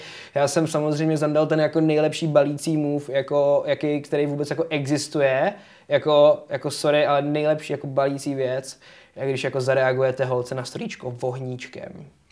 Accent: Plzeň, Plzeň Region, Czechia; A já říkám, hele, víš, jako já jsem z Plzně a ty jsi z Prahy.

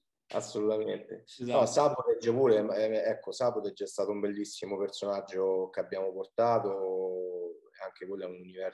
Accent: Rome, Lazio, Italy; io sono romano, romanista

